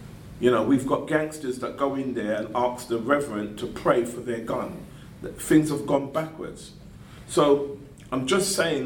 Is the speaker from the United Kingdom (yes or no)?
yes; England, United Kingdom; I'm from England and I'm alone. So it's, you know, I'm going to my homeland